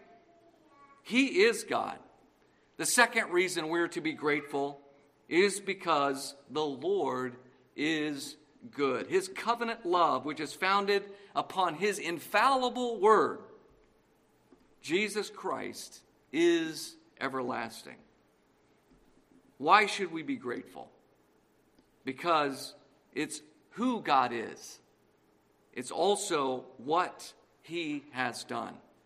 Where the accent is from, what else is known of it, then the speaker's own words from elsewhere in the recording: Texas, United States; I'm a little bit ashamed because I grew up in Texas. And so football is a big deal in Texas.